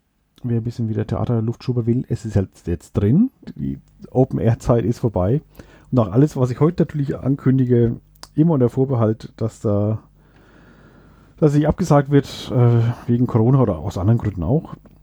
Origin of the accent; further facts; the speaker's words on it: Schweinfurt, Bavaria, Germany; born there; Und vor allem Schweinfurter. Also ich verbinde mit ihm meine Geburtsstadt